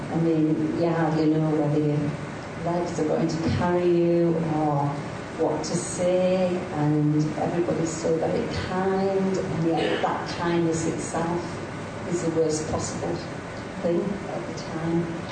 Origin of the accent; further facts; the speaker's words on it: Penrith, North West England, United Kingdom; I was brought up in Penrith, and at the time that the accident happened, we lived in Carlisle, but I kept going to the Methodist Church whenever I was at my mother's